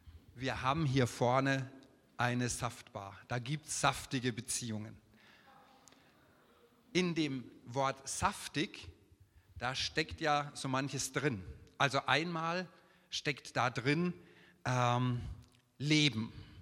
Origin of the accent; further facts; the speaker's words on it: Würzburg, Bavaria, Germany; zumindest da, wo ich herkomme, aus Würzburg